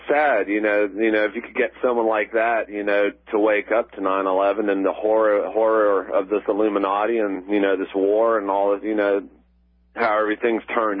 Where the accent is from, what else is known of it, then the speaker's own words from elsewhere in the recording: South Carolina, United States; my father, I'm from South Carolina, and he's a political insider